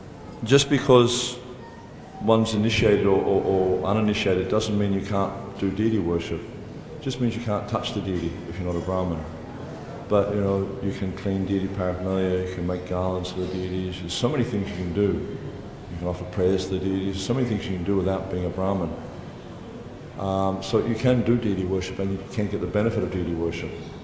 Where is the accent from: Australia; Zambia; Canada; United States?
Australia; accent: Australian; I hope everyone can understand my Australian accent.